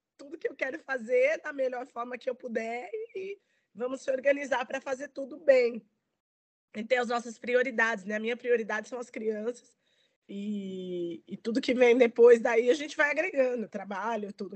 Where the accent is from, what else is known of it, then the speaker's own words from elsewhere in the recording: São Caetano do Sul, São Paulo, Brazil; Eu sou uma mulher preta retinta, para quem está aí assistindo. Então, eu fui criada aqui em São Caetano do Sul, que é uma cidade que tem uma imigração italiana muito forte, muito pesada.